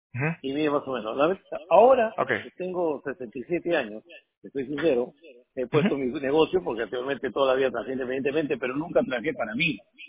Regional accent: Peru; moved away; porque soy mi país, yo soy peruano

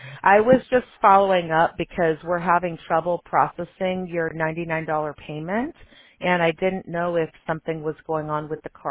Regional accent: Chicago, Illinois, United States; I grew up in Chicago, so I remember those cold days.

